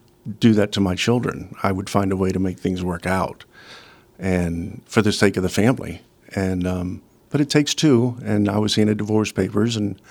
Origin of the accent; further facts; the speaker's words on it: Tampa, Florida, United States; I grew up in Tampa, and my mom and dad married in 1952. They had three boys.